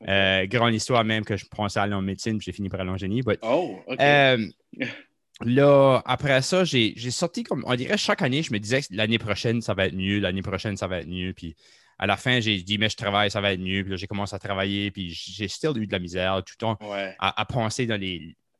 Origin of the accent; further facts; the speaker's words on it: Saint-Antoine, New Brunswick, Canada; J'ai grandi à Saint-Antoine, qui est un petit village nord de Moncton, de peut-être 25 minutes de Moncton.